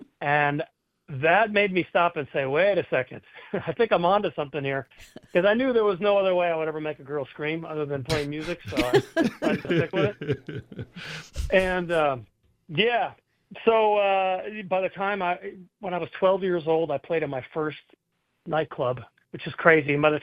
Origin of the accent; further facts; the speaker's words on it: Cleveland, Ohio, United States; I grew up in the suburbs of Cleveland, Ohio.